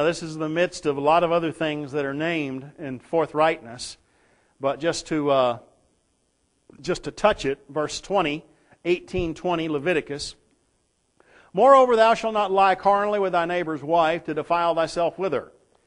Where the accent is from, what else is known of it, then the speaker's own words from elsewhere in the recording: the South, United States; And here I am fresh from the South, and I got three things in an elevator with me.